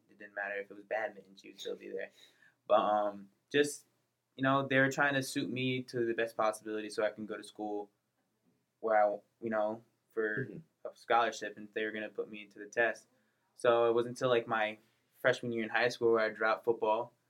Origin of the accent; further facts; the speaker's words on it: Willimantic, Connecticut, United States; I'm from Willimantic, Connecticut, and, you know, I grew up 4 years old, started wrestling, playing football.